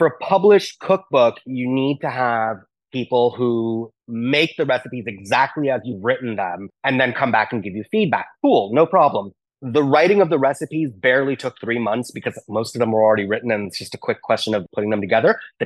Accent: South India, India; I'm from South India. So our main meal is rice

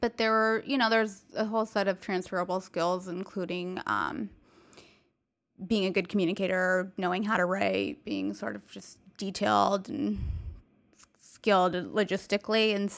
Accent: California, United States; growing up in California is very diverse, and I had a lot of friends of a lot of different backgrounds

